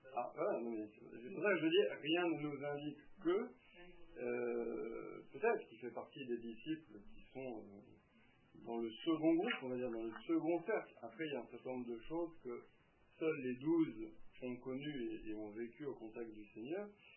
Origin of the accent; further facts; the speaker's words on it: France; en tant que français descendant des Gaulois, on est davantage concerné